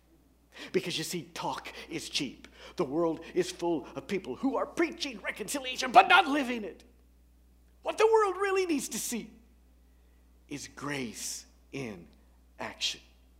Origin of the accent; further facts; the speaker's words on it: Acton, Indiana, United States; because I grew up in Acton, Indiana, out in the sticks, where we would have said Les Miserables rather than Les Miserables.